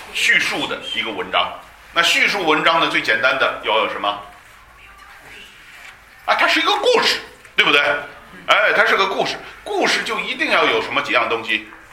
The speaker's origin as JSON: {"language": "Chinese", "country": "China", "said": "那我们中国人有古老的诗歌"}